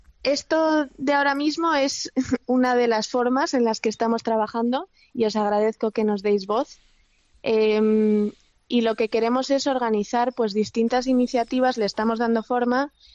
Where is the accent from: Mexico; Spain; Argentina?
Spain; Madrid, Community of Madrid; also born or lived in San Sebastián; yo nací en San Sebastián, pero nos vinimos a Madrid cuando yo tenía 4 años.